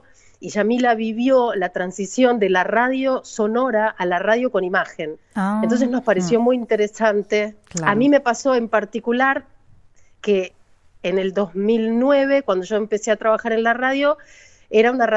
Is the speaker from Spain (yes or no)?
no; Argentina; no hablamos de extensiones como en Argentina, que tenemos un país enorme